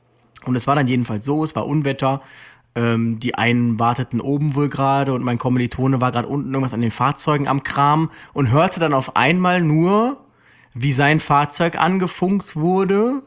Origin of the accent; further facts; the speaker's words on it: Aachen, North Rhine-Westphalia, Germany; Also es gibt in meiner Heimatstadt in Aachen einen Löschzug von der Freiwilligen Feuerwehr.